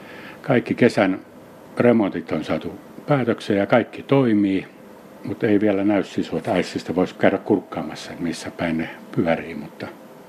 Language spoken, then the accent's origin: Finnish; Lapland, Finland; Varmaan niin on meillä Lapissa tietenkin, kun on, ei ole kaupungin valoja siinä mukana